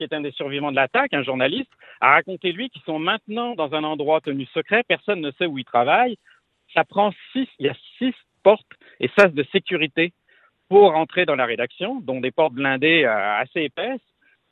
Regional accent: Paris, Île-de-France, France; moi, je suis né à Paris, hein, j'ai habité Paris longtemps.

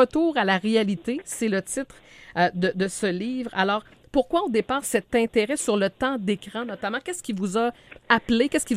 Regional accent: Canada; Si on se ramène chez nous au Canada

